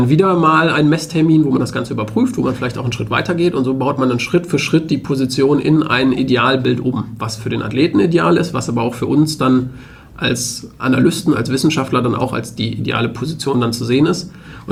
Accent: North Rhine-Westphalia, Germany; now in Münster, Germany; Ich komme selber aus dem Ruhrgebiet

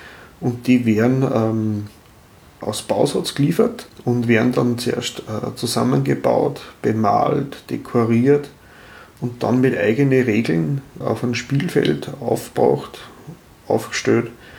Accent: Bad Ischl, Upper Austria, Austria; ich bin aus Bad Ischl

